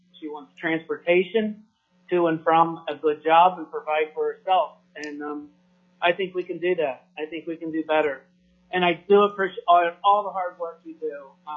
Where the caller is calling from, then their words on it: Eagle River, Alaska, United States; I'm calling from Eagle River.